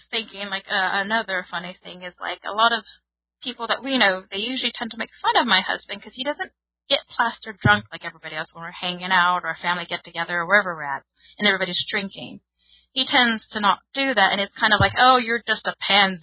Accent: California, United States; now in Sweden; I come from California, and there, it's like everybody does marijuana, like literally.

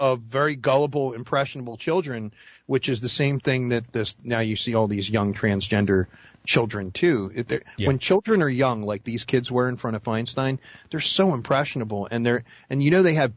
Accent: Woodbury, New Jersey, United States; my direct next door neighbors when I grew up in Woodbury, New Jersey, which were the Allen family.

